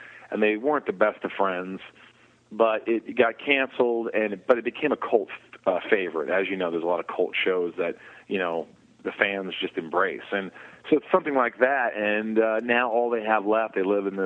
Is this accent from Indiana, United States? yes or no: yes; Newburgh, Indiana, United States; We shot in my hometown of Newburgh in Evansville, Indiana.